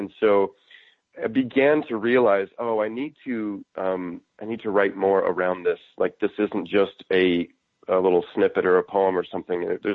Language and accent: English; Boise, Idaho, United States; now in Austin, United States; And I was just living this very, very simple life in Austin, Texas, you know, far away from my hometown of Boise, Idaho.